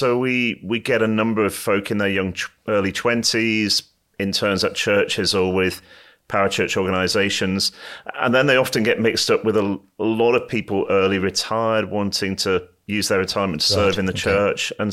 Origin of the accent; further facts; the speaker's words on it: Manchester, North West England, United Kingdom; born there; now in Oxford, United Kingdom; Born in Manchester.